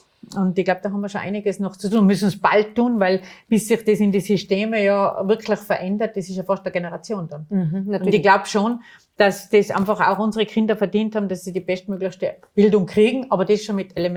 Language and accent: German; Austria; ist es schön, als Österreicherin in Europa so wahrgenommen zu werden.